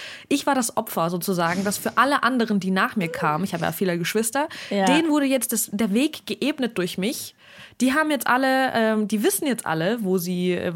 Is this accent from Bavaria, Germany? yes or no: yes; Bavaria, Germany; In Bayern, also, wo ich aufgewachsen bin.